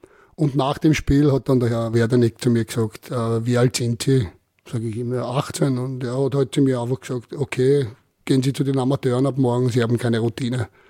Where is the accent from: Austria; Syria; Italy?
Austria; Vienna; Ich habe angefangen zum Fußballspielen bei Wienerberg. Sind wir dann umgezogen vom 12. Bezirk in den 3.